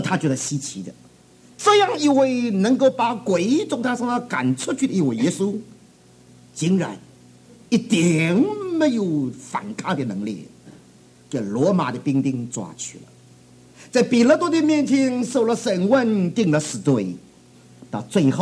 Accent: New York, United States; 我是从纽约来的，纽约人还要苦

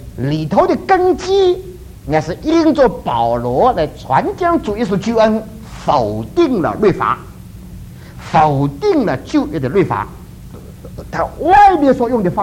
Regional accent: China; 我也常常想到我们中国人呢，就常常去说我们中国以往历史。

